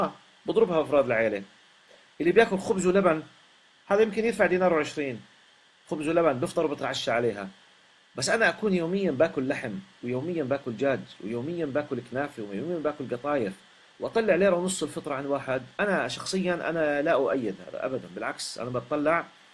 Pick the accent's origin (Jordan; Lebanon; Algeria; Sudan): Jordan; now in Saudi Arabia; مع اني اردني عايش بالسعوديه